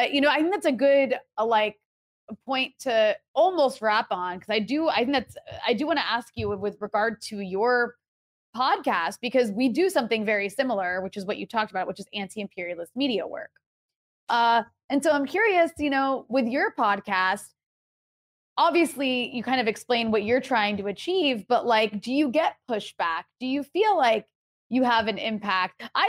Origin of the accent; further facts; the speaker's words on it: United States; fair, I am American. Like, I am American as well.